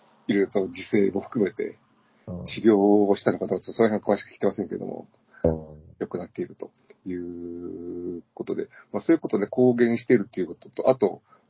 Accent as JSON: {"language": "Japanese", "town": "Nagoya", "region": "Aichi", "country": "Japan", "tie": "born or raised there", "said": "地元名古屋の地下アイドルに"}